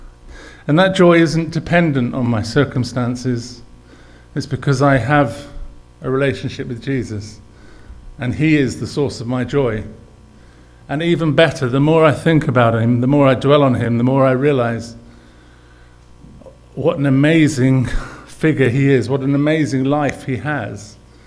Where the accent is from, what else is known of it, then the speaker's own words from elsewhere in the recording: England, United Kingdom; I realized what a tough gig it's going to be for me today, because I'm English.